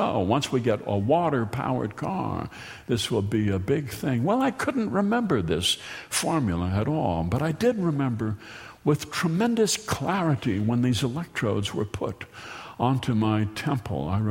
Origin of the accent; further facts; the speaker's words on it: Minnesota, United States; We're from Minnesota. We may be modest. We may be low-impact people.